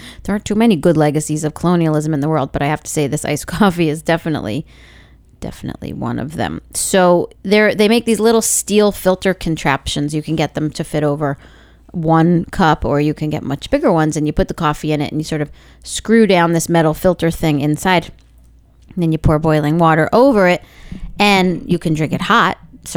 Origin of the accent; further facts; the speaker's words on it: United States; And I'm an American